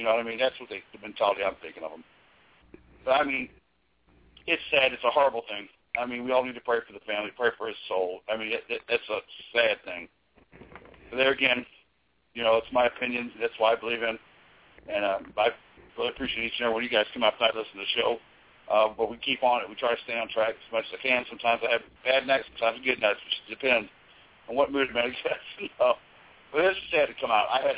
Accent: East St. Louis, Illinois, United States; I grew up in St. Louis area. I mean, I know how it is there. But actually, I grew up in East St. Louis

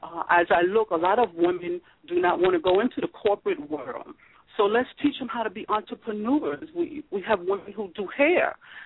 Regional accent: Bronx, New York, United States; now in Virginia, United States; I hail from New York, Bronx, New York. Prior military, wind up here in Virginia after getting out for service.

